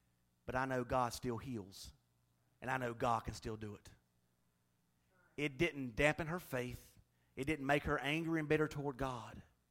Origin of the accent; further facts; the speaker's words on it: the South, United States; I was born and raised in the South. We didn't have no hockey in the South.